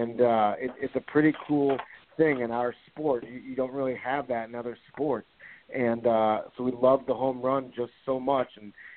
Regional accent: St. Louis, Missouri, United States; a love letter to St. Louis and to my hometown team, and to capture the stories and the excitement that is Cardinal baseball. I grew up reading a lot of Cardinals books

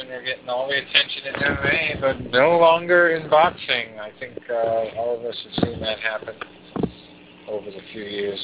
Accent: Dorchester, Massachusetts, United States; they had a card in Dorchester, go figure, my hometown.

